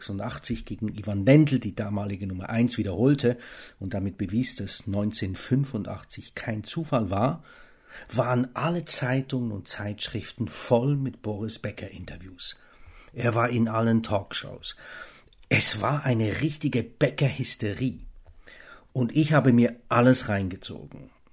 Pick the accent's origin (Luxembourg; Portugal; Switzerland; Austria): Switzerland; accent: Swiss; habe angefangen, meinen Schweizer Akzent im Hochdeutschen wegzutrainieren.